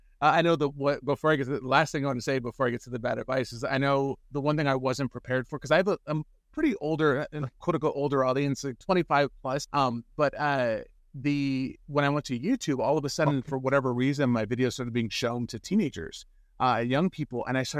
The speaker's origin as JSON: {"language": "English", "town": "San Francisco", "region": "California", "country": "United States", "tie": "born or raised there", "said": "I was this deeply religious boy, and I grew up in San Francisco."}